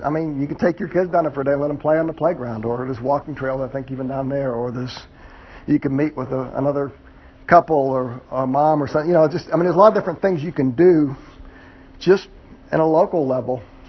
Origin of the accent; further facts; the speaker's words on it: Phoenix, Arizona, United States; I'm from, Sandy and I are both from the west. We're from the Phoenix area.